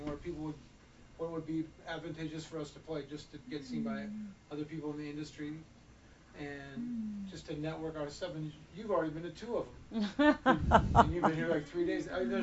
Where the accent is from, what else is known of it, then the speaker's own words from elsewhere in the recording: California, United States; also born or lived in Los Angeles; And so I'm a Californian, basically. I never thought, I've lived in LA, too.